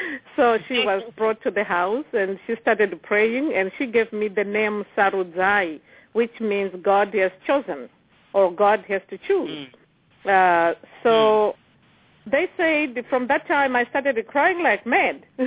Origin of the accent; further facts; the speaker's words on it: Zimbabwe; born there; I was born in 1964 in Zimbabwe to two parents, Gabriel and Rachel.